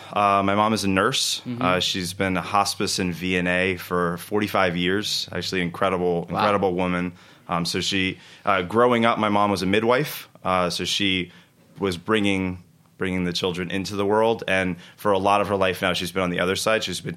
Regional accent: Florida, United States; So where I grew up in the Keys, there wasn't a lot of other options to do things.

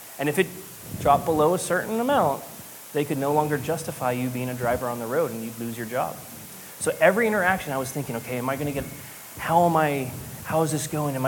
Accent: San Francisco, California, United States; I was listening to NPR, because I'm from San Francisco, and this is what we do, right?

